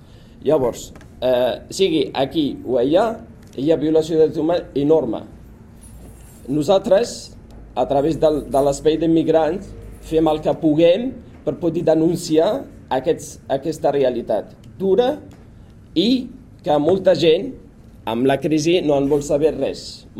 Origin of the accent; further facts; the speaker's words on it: Tangier, Tanger-Tetouan-Al Hoceima, Morocco; Jo sóc d'allà, sóc de Tànger, i sé que està fent allà a un règim com és el marroquí.